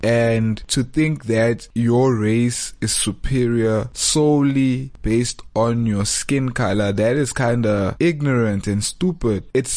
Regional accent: Johannesburg, Gauteng, South Africa; growing up in Joburg, being South African, being born free

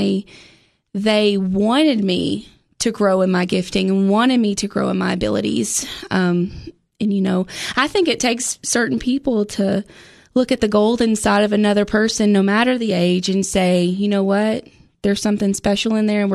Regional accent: Walling, Tennessee, United States; I grew up in Walling, Tennessee.

